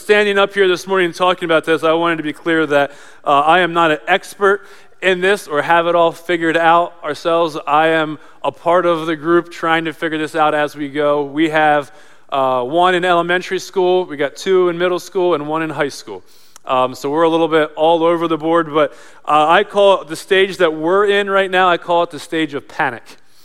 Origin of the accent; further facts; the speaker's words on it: Manheim, Pennsylvania, United States; I grew up in Mannheim